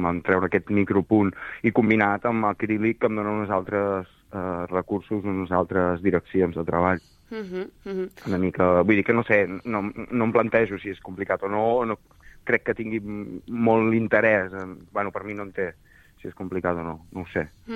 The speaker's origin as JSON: {"language": "Catalan", "town": "Sabadell", "region": "Catalonia", "country": "Spain", "lives_now": "Girona, Spain", "said": "jo realment visc a Girona, però jo soc de Sabadell."}